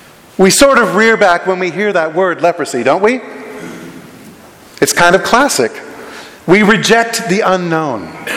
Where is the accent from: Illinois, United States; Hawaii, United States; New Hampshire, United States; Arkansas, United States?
Hawaii, United States; Honolulu; My little brother and I watched it all the time when we were growing up in Honolulu.